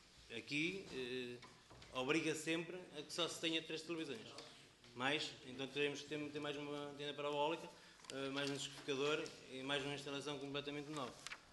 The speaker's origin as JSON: {"language": "Portuguese", "country": "Portugal"}